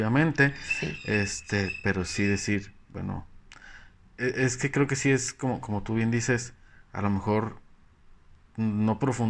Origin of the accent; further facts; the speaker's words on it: Mexico; Y es que es algo que tenemos muy arraigado como mexicanos, creo.